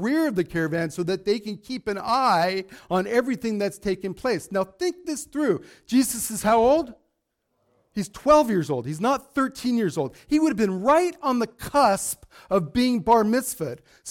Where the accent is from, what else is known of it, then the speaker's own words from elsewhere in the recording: United States; they're looking for gringos like me, right? They're looking to, kidnap people, and then, we're American, so every one of us are rich, right?